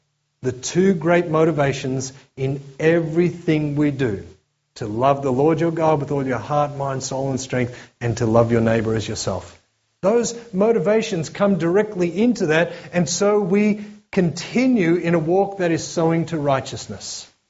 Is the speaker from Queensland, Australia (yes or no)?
no; Victoria, Australia; born there; I was born in the Mallee, up in the wheat belt